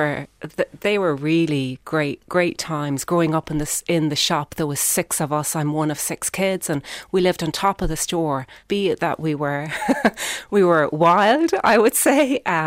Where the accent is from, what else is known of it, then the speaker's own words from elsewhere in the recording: Ireland; but my parents made a really, really great effort that we grew up being Irish, not Indian. So at home, my mother would speak Hindi to us.